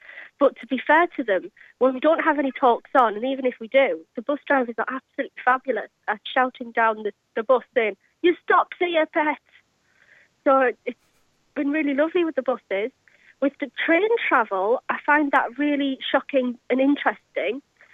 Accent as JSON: {"language": "English", "town": "Durham", "region": "North East England", "country": "United Kingdom", "said": "Well, I'm from Durham. It's a very small city, but in actual fact, I used to call it a village. It's that small."}